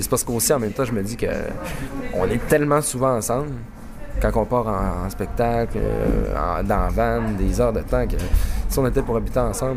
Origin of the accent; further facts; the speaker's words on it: Quebec, Canada; accent: Saguenay; Aussi une région où il y a un fort accent. Peut-être qu'en France, on s'en rend pas compte, mais présentement, je parle avec un fort accent saguenéen.